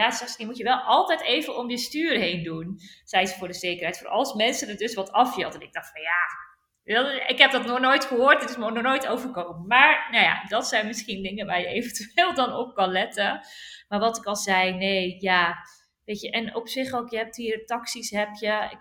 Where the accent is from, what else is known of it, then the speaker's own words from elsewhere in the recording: Edam, North Holland, Netherlands; ik kom uit Edam, een klein stadje.